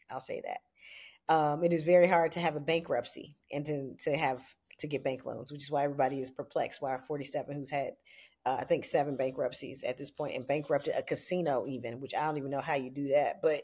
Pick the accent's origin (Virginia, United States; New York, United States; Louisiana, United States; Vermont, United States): Virginia, United States; He also pardoned a sheriff in my home state, Virginia